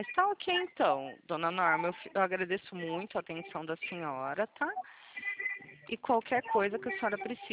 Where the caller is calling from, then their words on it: Presidente Prudente, São Paulo, Brazil; Eu falo aqui de Presidente Prudente.